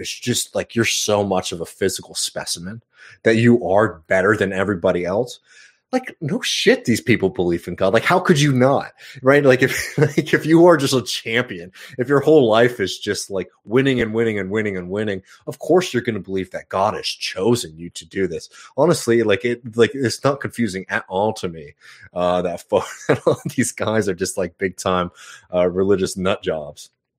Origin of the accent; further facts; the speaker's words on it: Austin, Texas, United States; I'm from Austin, Texas. Yeah, I was born in St. David's Hospital. Very, very happy, man. I'm on my last, you know, for folks who don't know, I'm moving back in the next couple of weeks.